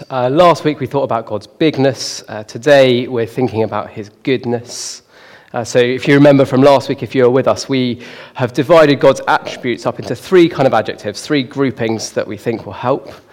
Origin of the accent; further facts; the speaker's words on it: United Kingdom; and we're British, so we never give someone 1 or 2.